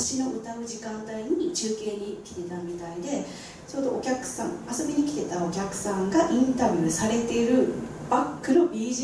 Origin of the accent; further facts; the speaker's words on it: Nagasaki, Japan; 曲紹介の中で私が長崎出身だっていうことをちょっと話したんですね。